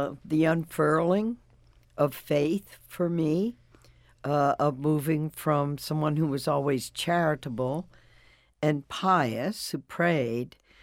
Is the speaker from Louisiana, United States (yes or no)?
yes; Louisiana, United States; Young Catholic child growing up in Louisiana, going to Catholic schools, pretty much being in the suburbs.